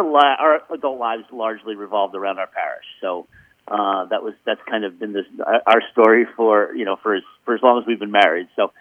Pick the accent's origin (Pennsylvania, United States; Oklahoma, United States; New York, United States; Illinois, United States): New York, United States; moved away as an adult; also born or lived in Indiana; I grew up in New York, but moved to Indiana in 85 when I went to college, and was there until 2005. So I lived in Indiana for 30 years.